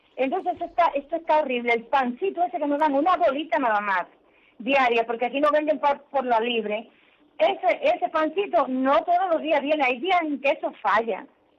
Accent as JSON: {"language": "Spanish", "country": "Cuba", "said": "Soy una cubana que ama la libertad, que defiende sus derechos."}